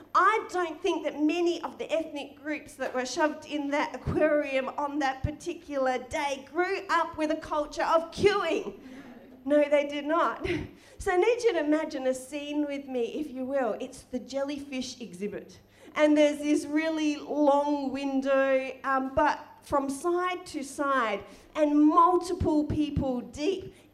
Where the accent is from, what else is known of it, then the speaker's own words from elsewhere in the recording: Australia; Now, I grew up in Australia.